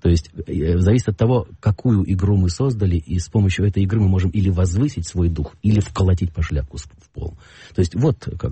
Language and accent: Russian; Russia; я, первое, не еврей, то есть я русский 100%